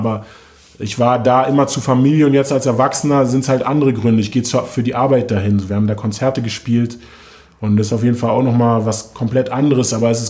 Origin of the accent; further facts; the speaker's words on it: Germany; born there; Genau, ich bin in Deutschland geboren